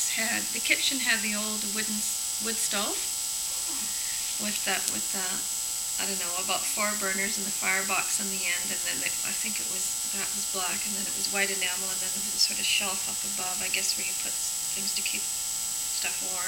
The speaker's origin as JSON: {"language": "English", "town": "Vancouver", "region": "British Columbia", "country": "Canada", "tie": "born or raised there", "said": "I was born in December 11th, 1946 at Vancouver General Hospital. I was the first and only child of my parents who married fairly late. My mom was almost 41 when I was born."}